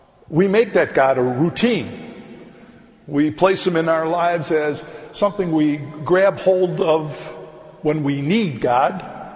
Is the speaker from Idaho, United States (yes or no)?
no; Chicago, Illinois, United States; As most of you know, I'm a flatlander. You know that. Born and raised in Chicago.